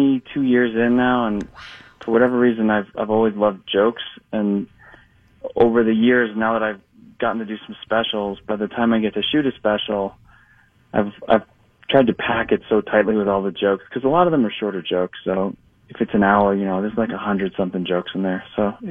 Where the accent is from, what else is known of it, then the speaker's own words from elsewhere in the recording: New Jersey, United States; I'm from Jersey Shore, so yeah, all kinds of things.